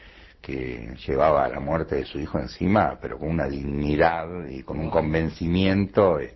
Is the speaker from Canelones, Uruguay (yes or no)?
yes; Pando, Canelones, Uruguay; O sea, yo soy de Pando, aparte.